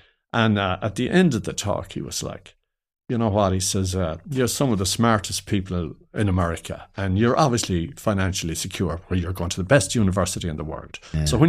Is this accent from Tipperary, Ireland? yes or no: no; Ballina, County Mayo, Ireland; I was living in Ballinan. I'm from Ballinan, County Mayo.